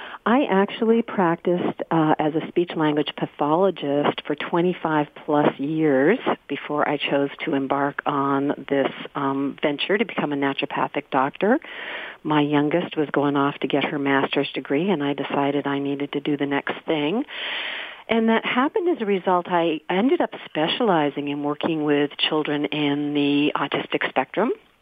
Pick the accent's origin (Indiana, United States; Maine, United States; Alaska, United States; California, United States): Maine, United States; Bar Harbor; now in Ellsworth, United States; I'm actually from Bar Harbor and MDI, Mount Desert Island. So I'm sitting about 20 to 30 minutes from that location in Ellsworth.